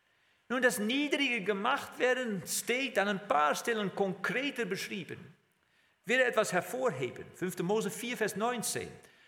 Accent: Netherlands; German is a second language; now in Germany; zum ersten Mal habe ich erkannt, wie ich als Holländer anders denke.

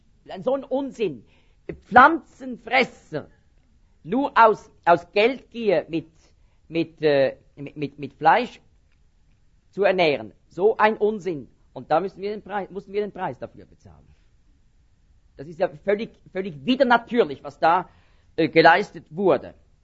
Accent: Switzerland; Das ist ein Tier, so sieht so ähnlich aus wie ein Murmeltier bei uns in der Schweiz.

